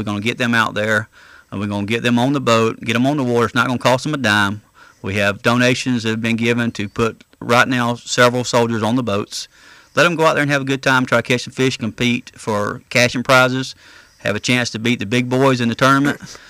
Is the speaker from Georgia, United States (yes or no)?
yes; Augusta, Georgia, United States; I'm originally from Augusta, Georgia.